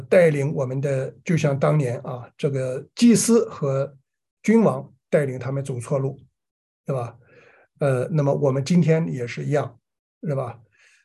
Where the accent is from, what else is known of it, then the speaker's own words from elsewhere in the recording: China; 我们中国人也曾经蒙羞啊，被人家打得一败涂地